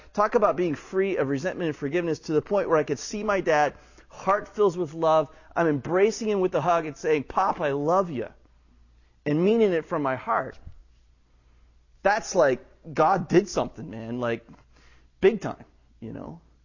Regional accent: United States; maybe I'm a Christian because I grew up in America to parents that had been believers.

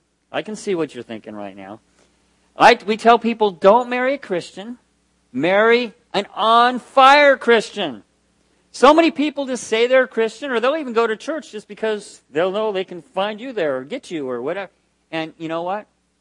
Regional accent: Santa Barbara, California, United States; now in Rosarito, Mexico; We are from Santa Barbara, California, but we haven't actually lived there for 7 years. We've been the last 5.5 years in Baja California, Rosarito, Mexico

